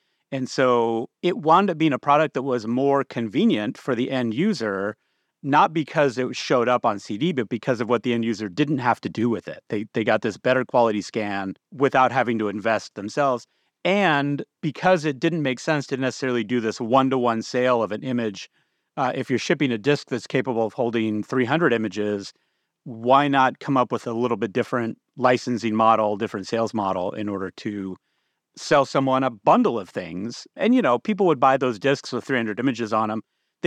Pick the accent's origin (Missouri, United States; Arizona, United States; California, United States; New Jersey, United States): California, United States; Bakersfield; I grew up in the idyllic village of Bakersfield, California, because my dad's family got into farming in post-World War II era.